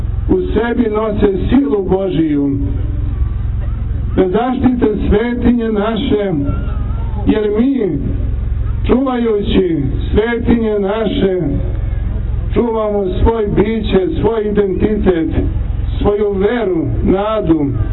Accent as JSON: {"language": "Serbian", "country": "Kosovo", "said": "Mi koji dolazimo sa Kosova i Metohije"}